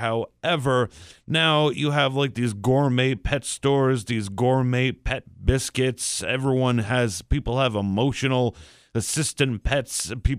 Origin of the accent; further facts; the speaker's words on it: Latham, New York, United States; I always talk about the old pet store in my hometown of Latham, New York, where they had Jimmy the Monkey, and Jimmy the Monkey was miserable.